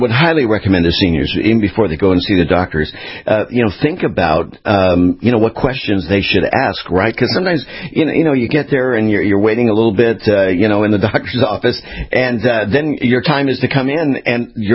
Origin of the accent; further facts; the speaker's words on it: Long Beach, California, United States; now in US East Coast; completed her internship and residency at Long Beach Memorial Medical Center. See, this is all my hometown. This is real convenient to talk about it, and I get homesick now because I'm on the East these days. So I miss the West